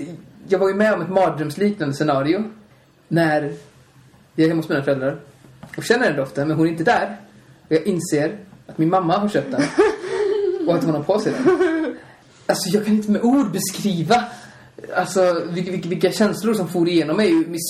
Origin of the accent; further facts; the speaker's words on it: Bollebygd, Västra Götaland County, Sweden; Där vi är uppväxt i Bollebygd.